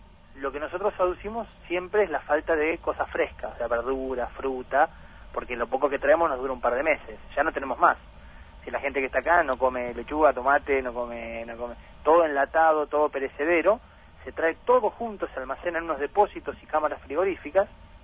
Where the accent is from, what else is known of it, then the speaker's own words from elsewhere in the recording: Lanús, Buenos Aires Province, Argentina; Yo nací en Lanús, provincia de Buenos Aires, ¿no? Soy de Buenos Aires. Conozco un montón del país porque estuve destinado en la Patagonia, en la Mesopotamia. Pero después de venir acá un año